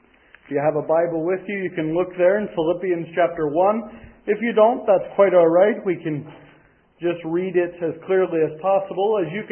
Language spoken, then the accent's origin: English; United States; As was announced, I am from America.